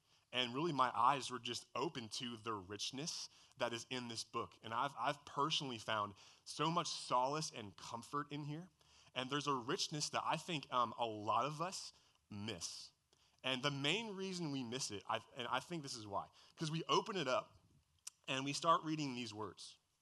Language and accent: English; New Jersey, United States; I grew up in New Jersey. I'm half Italian, and so pizza and pasta are my two middle names.